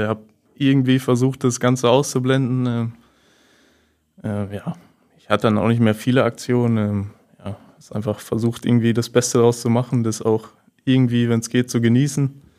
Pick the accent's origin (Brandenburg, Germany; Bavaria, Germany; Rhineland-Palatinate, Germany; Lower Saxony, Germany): Lower Saxony, Germany; Osnabrück; einfach durch die Nähe zu meiner Familie, zu meiner Heimat, viele Freunde in den Kurven so und das war schon immer eine sehr schöne Zeit in Osnabrück.